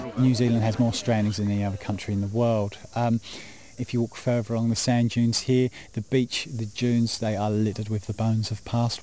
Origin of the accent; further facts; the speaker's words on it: East of England, United Kingdom; And as a young boy growing up in Essex, these were almost like, you know, alien beings.